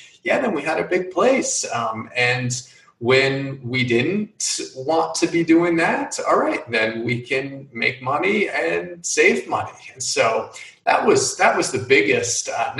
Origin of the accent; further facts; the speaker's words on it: New York, United States; So I'm from New York State, and everything upstate, you know, within a couple hours drive of the city